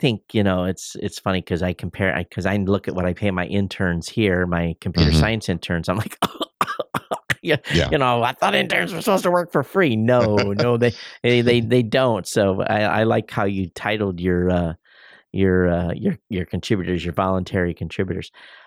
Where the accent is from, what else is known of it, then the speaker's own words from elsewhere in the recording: United States; And sometimes, at least as an American, you can easily watch TV in the Philippines.